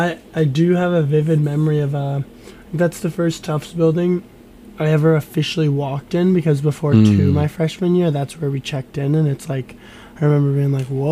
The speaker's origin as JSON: {"language": "English", "region": "Maine", "country": "United States", "said": "I'm from Maine, so there's this, it's in this old sort of mill building in Brunswick"}